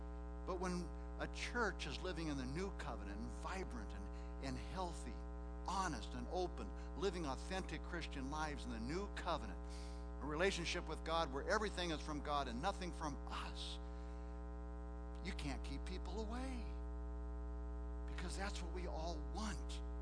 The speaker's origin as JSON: {"language": "English", "region": "Nebraska", "country": "United States", "tie": "born or raised there", "said": "When I grew up in Nebraska, I learned to ski on a hill in Iowa."}